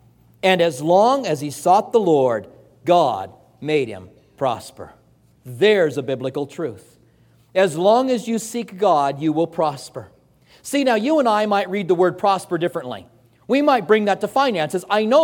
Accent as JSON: {"language": "English", "town": "Albuquerque", "region": "New Mexico", "country": "United States", "tie": "born or raised there", "said": "I grew up in Albuquerque, and it gets snow there that will stay on the ground for a couple of months out of the year. The elevation of Albuquerque is about a mile high."}